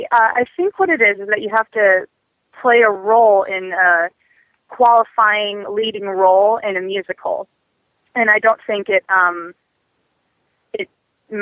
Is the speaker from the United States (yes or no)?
yes; Westminster, California, United States; I'm actually from Westminster, California.